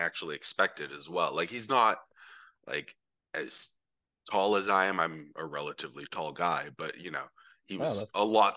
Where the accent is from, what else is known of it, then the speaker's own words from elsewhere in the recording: Studio City, California, United States; I grew up in Studio City, Sherman Oaks area